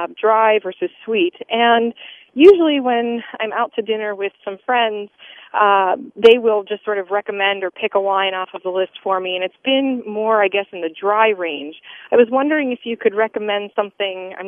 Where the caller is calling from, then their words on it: Woods Hole, Massachusetts, United States; I'm calling from Woods Hole, Massachusetts.